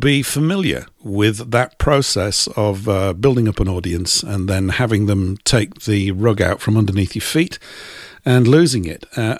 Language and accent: English; England, United Kingdom; For me, being an Englishman, a long, long way